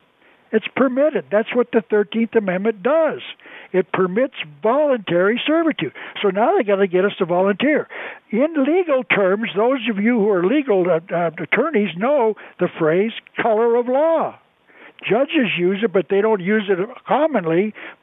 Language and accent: English; Arizona, United States; born there; Now, when I cross the border back into Arizona, I tell the man I was born in Arizona.